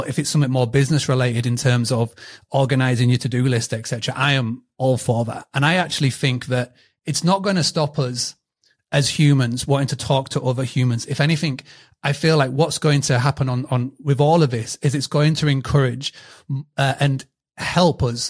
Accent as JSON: {"language": "English", "country": "United Kingdom", "accent": "British", "said": "So my tool is Tavus, and I'll have to spell it for you because of my British accent."}